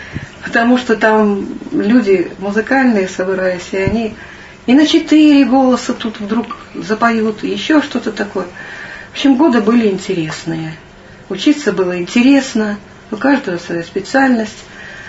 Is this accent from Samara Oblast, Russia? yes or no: no; Voronezh, Voronezh Oblast, Russia; moved away as an adult; я из Воронежа. Значит, я приехала в 1974 году в город Курск на дирижерско-хоровое отделение.